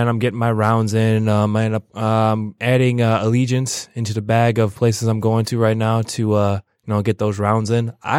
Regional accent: Pontiac, Michigan, United States; So, you know, I'm a kid from Pontiac, you know, you know, came from some rough streets, and you know, wrestled.

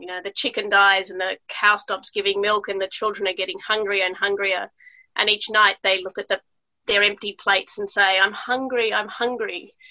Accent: Melbourne, Victoria, Australia; also born or lived in Italy; time in Italy and then we moved back to Melbourne. So I've kind of moved about a lot as well. But, growing up in Australia, where apart from the Indigenous Australians, we've all come here from somewhere else, the folklore has come with us.

